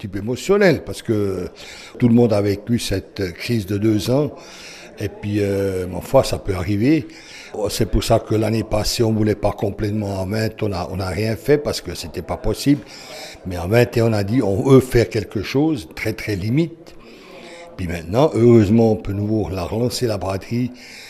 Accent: Biel/Bienne, Bern, Switzerland; moi j'ai un certain âge, j'ai grandi à Bienne, j'ai fait toutes les écoles à Bienne, je suis pur biennois, j'ai encore lieu d'origine à Bienne

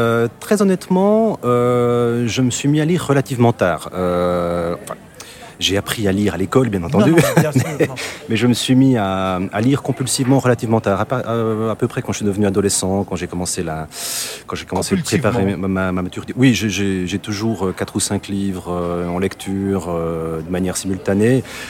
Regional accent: Develier, Jura, Switzerland; Moi, je suis de Develier, j'ai grandi là-bas.

